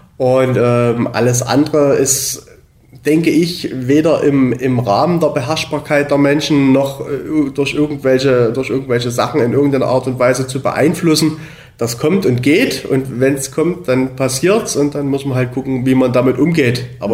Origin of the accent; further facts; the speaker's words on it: Dresden, Saxony, Germany; born there; also born or lived in Mühlhausen; now in Oberwiesenthal, Germany; Wir kommen alle gebürtig aus der Dresdner Ecke, sind dann bundeswehrbedingt durch meine Tätigkeit als Bundeswehrsoldat, sind wir nach Mühlhausen in Thüringen gezogen, haben dort 12 Jahre gelebt und sind dann vor einem Jahr nach Oberwiesenthal gekommen.